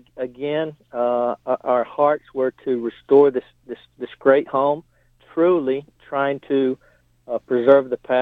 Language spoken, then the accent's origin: English; Charlotte, North Carolina, United States; We bought in July We're from Charlotte, and we bought the historic home on Appleton Way